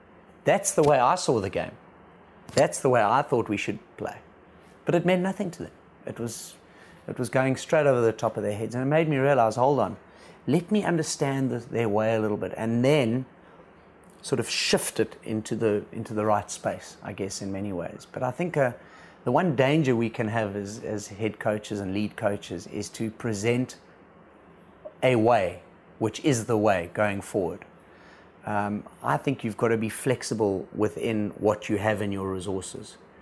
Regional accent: South Africa; And when I worked with the Indian team, I came as a South African to the Indian team, and I needed to understand their way.

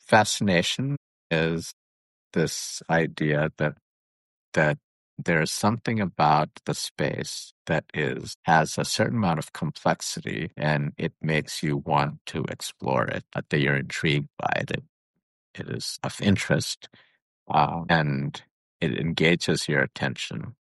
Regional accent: India; I grew up in India

